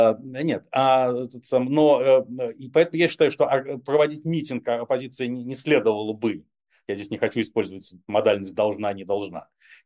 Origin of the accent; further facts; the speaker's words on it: Russia; moved away; Но я вынужденный релокант из РФ, который прекрасно понимает, что мне нет места в моей стране